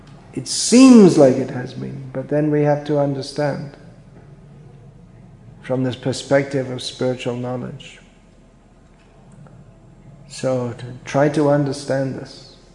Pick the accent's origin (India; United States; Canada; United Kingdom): India; I'm born in India and... I'll die in India, and I'm Indian